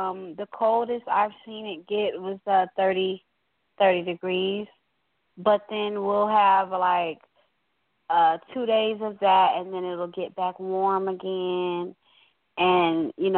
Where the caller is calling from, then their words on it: Florida, United States; I'm calling from Florida.